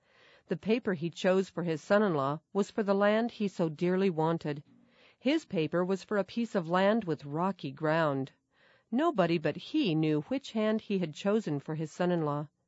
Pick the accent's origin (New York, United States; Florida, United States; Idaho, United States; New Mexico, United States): New Mexico, United States; Verdon; My great-grandfather … was one of the original settlers in my hometown of Verdon, New Mexico, a tiny farming and ranching community.